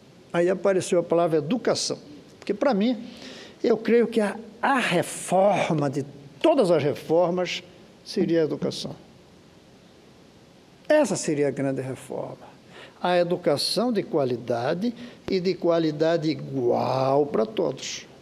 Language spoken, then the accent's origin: Portuguese; Pernambuco, Brazil; born there; moved away; e não de Pernambuco, onde eu nasci, ou do Distrito Federal, onde eu escolhi viver faz 35 anos.